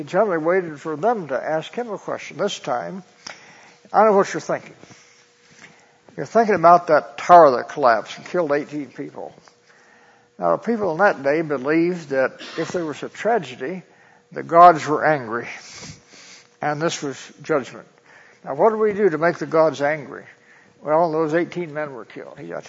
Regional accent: Colorado Springs, Colorado, United States; In my hometown, there are about 20 funerals a day.

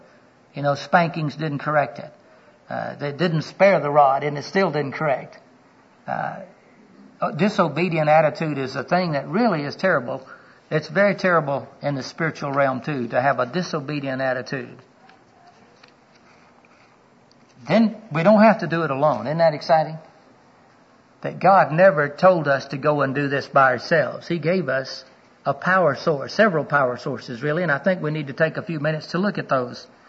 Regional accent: Florida, United States; When I grew up in Florida, that was just as much a requirement as the jack was.

